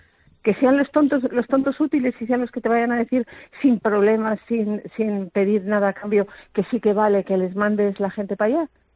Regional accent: Canary Islands, Spain; que a mí, como canaria, ni me va ni me viene

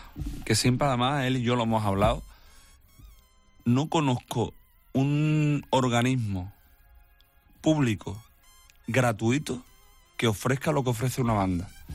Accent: Huelva, Andalusia, Spain; pero como buen onubense, creo yo, que cada uno tiene su orgullo a su casa.

